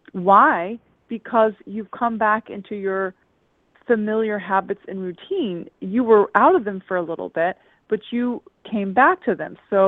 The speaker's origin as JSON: {"language": "English", "region": "England", "country": "United Kingdom", "tie": "born or raised there", "said": "when I was raised in England, actually."}